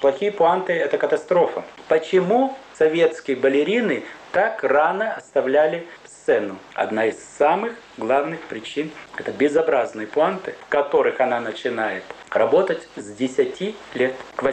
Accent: Ukraine; поскольку я упрямый украинец

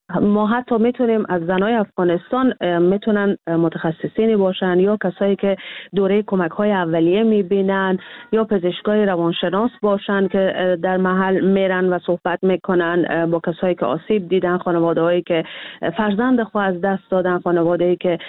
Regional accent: Iran; بعد کم کم که بزرگ شدیم، در ایران ما بزرگ شدیم

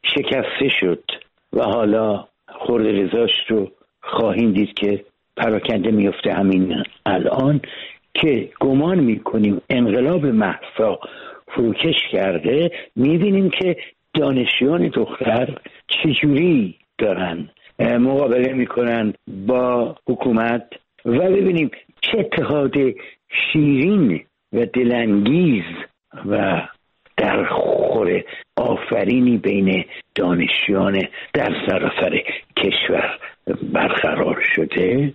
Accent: Iran

